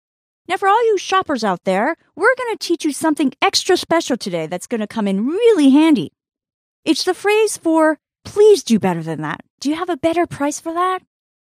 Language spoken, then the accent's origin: English; Osaka, Japan; Now, when you're in my hometown of Osaka, there's a great phrase you can use.